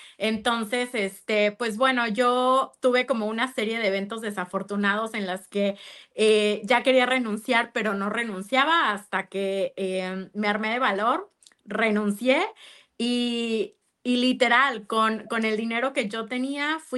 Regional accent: Mexico City, Mexico; now in Toronto, Canada; porque yo soy ratón de Ciudad de México, a mí en un campo me matan, mándeme a la ciudad. Y aparecí en Toronto.

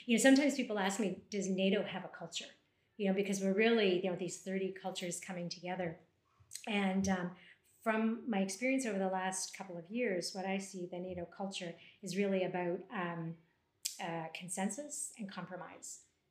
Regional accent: Canada; You know, as Canadians, certainly as Canadian military, we're very focused on be there 10 minutes early to mark your map.

